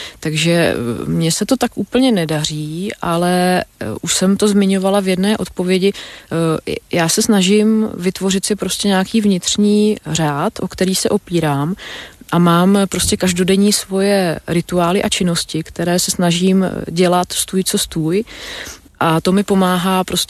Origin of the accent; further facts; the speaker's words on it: Nymburk, Central Bohemian Region, Czechia; Honza je můj spolužák, který se přestěhoval do mého rodného města Nymburka